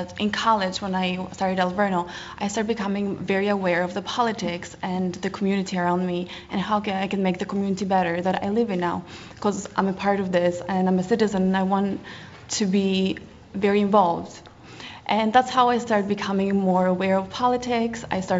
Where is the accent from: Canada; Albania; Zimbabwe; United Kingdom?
Albania; English is a second language; also born or lived in Greece; now in United States; I'm originally from Albania. My parents moved to Greece, and now they moved here. So in 2009, I became a citizen.